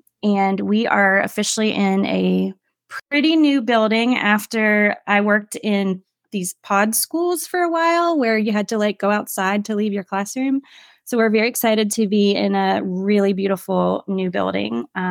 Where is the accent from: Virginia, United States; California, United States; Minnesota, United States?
Virginia, United States; Williamsburg; And that is where I grew up in Williamsburg. So I got to go home for grad school before I got married.